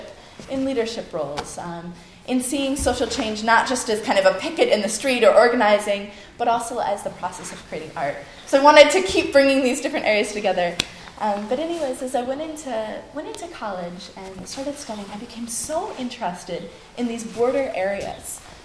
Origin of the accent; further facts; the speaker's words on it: United States; And I thought of myself as an American, as a white person